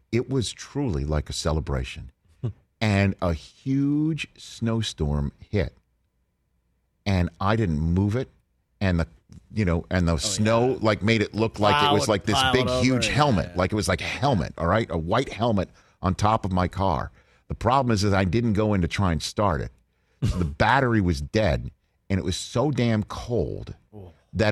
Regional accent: New York, United States; I'm looking for street parking. I'm a New Yorker. This is the way I'm wired.

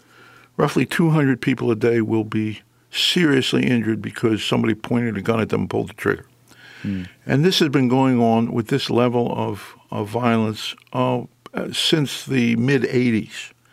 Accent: Washington, District of Columbia, United States; but I grew up actually in the middle of Washington, D.C. And as a matter of fact, when I grew up in Washington, which was in the 50s

